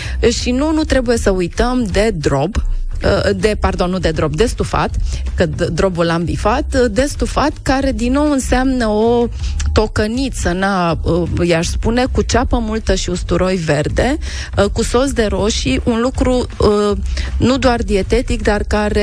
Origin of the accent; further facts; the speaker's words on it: Romania; Păi, noi ca români aș zice că cel mai simplu este să punem pe lângă micii nelipsiți carne de porc.